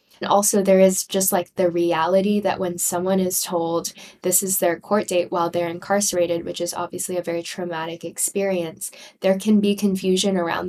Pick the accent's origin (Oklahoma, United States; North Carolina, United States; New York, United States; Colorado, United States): Oklahoma, United States; Tulsa; this narrative from Tulsa County in Oklahoma, which is my hometown. And so it's always fun to kind of read about things that are happening back home.